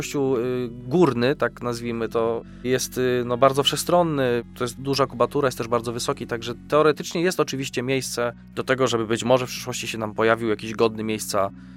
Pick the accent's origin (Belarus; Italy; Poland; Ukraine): Poland; Kalisz, Greater Poland Voivodeship; z czego się oczywiście jako kaliszanin bardzo, bardzo cieszę.